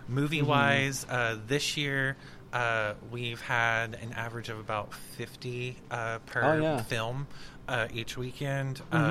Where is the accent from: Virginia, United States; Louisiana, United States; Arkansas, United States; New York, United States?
Arkansas, United States; I didn't know very many people up here because I'm from Arkansas.